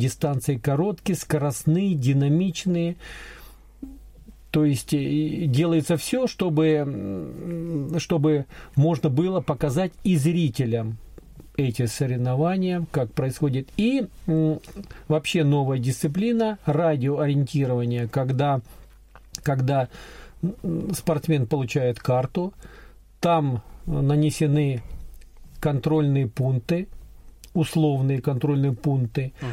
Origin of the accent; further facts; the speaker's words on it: Korsakov, Sakhalin Oblast, Russia; born there; Потому что я родился на Сахалине, в городе Корсакове.